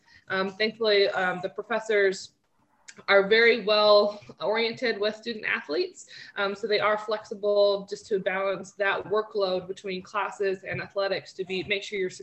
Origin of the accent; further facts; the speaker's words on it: Northville, Michigan, United States; So yeah, I'm originally from Northville, Michigan, which is between Ann Arbor and Detroit.